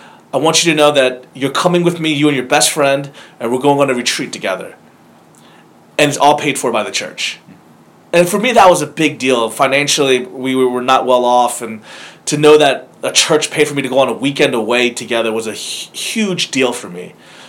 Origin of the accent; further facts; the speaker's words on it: Florida, United States; also born or lived in Philadelphia / Atlanta; now in Durham, United States; So I was born in Philadelphia, lived there for a while, moved to Atlanta, then moved to Florida where I did high school and college and all.